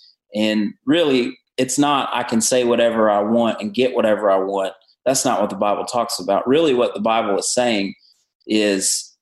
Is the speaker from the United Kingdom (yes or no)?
no; the South, United States; accent: Southern; I grew up in the South. You can hear it in my accent. You can hear it the way I talk. I'm a Southern boy.